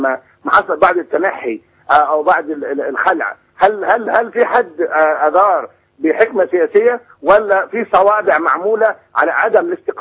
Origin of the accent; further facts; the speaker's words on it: Egypt; أنا راجل مصري مهذب